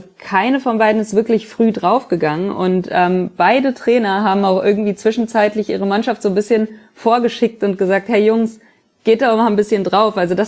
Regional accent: Frankfurt, Hesse, Germany; Ja, man spricht aus Erfahrung als Frankfurter, aber dazu dann vielleicht später.

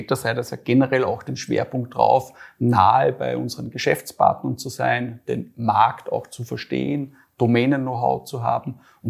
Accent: Salzburg, Austria; born there; Ich komme gebürtig aus Salzburg.

